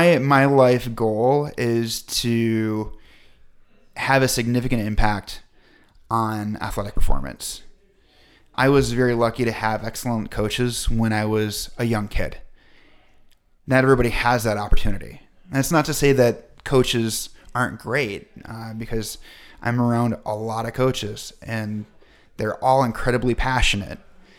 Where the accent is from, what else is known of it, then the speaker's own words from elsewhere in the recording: Midwest, United States; now in Colorado, United States; because I grew up in the Midwest, I perform better when I look down and see my reflection in the surface I'm standing on, which we don't see that often in Colorado.